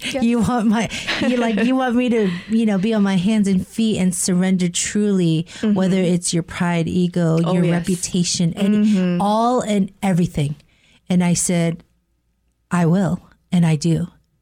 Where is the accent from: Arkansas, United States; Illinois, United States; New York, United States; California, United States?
California, United States; Right here in Orange County, I'm excited because I'm from Orange County